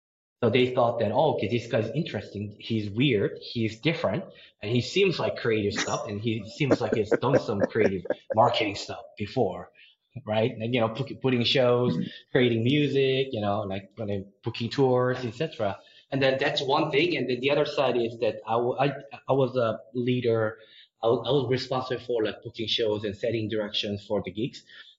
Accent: Seoul, South Korea; As I mentioned before, I was born and raised in Seoul.

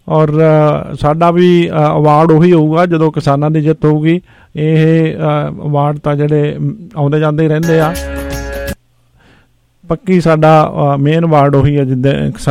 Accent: Dabwali Malko Ki, Punjab, India; ਮੇਰਾ ਪਿੰਡ ਡੱਬ ਵਾਲੀ ਮਲਕੋ ਕੀ

